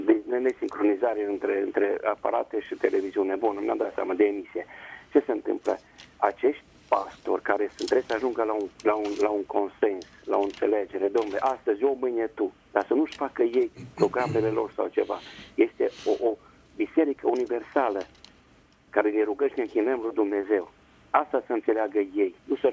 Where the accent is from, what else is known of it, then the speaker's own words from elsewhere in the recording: Rodna, Bistrița-Năsăud, Romania; born there; now in Baia Mare, Romania; Din Baia Mare sunt, locuiesc acum, dar m-am născut la Rodna, Bisană, Săud. Și de mic, fiind romano-catolic